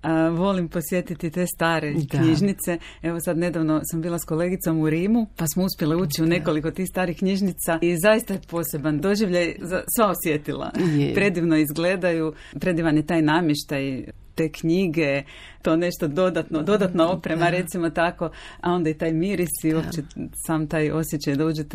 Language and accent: Croatian; Zagreb, City of Zagreb, Croatia; born there; ja sam rođena u Zagrebu